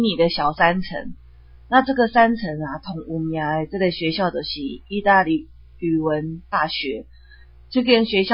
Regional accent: Taiwan; now in Italy; 因为完全没像我们台湾这边租赁契约这种的

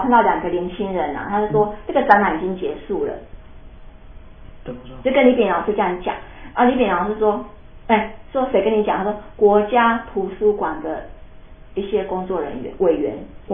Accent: Taiwan; 所以我们台湾人不知道

